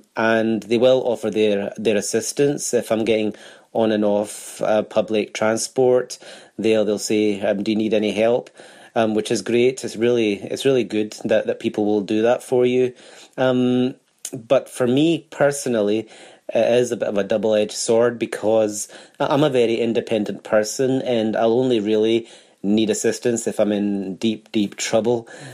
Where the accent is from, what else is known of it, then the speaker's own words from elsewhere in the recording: Glasgow, Scotland, United Kingdom; I'm from Glasgow